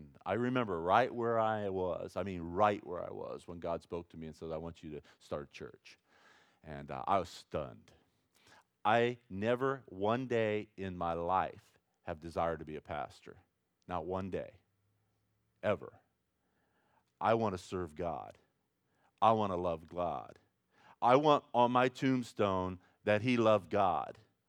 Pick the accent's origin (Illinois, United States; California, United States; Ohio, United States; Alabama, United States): Ohio, United States; So I thought that meant, I'm from Ohio, I thought that meant I'm going home.